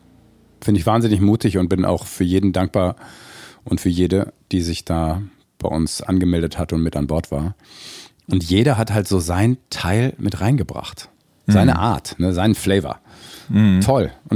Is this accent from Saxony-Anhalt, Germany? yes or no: no; Detmold, North Rhine-Westphalia, Germany; nicht als der alte Typ aus Detmold, sind ja dann viele Freunde noch aus meiner Heimatstadt